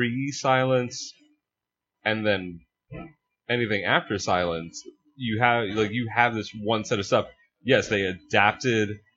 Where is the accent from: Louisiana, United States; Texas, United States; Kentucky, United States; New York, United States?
New York, United States; I grew up on Long Island. Most of my bosses were cranky old Jews.